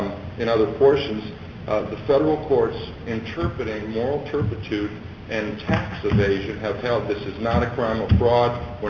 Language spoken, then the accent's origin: English; Garland, Texas, United States; I'm from Garland, just east of Dallas.